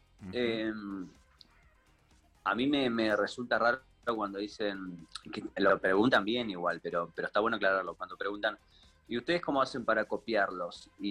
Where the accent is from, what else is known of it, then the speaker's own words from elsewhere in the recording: Posadas, Misiones, Argentina; Yo tengo 33 años y, sí, como te contaba que soy de Posadas Misiones, no, yo todavía estaba allá y el último show fue 2007.